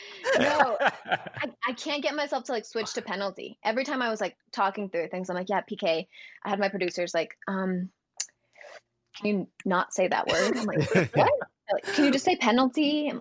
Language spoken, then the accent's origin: English; United States; I'm an American. Like, we call it soccer, you know? And yeah. I'm obviously Mexican as well, so we call it football in Espanol